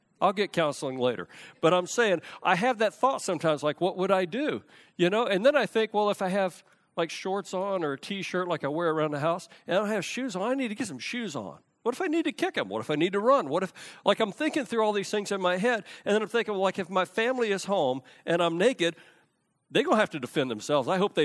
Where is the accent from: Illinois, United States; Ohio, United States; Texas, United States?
Texas, United States; Houston; growing up in Houston, I remember I would lock my car doors in the garage with the garage door down and locked.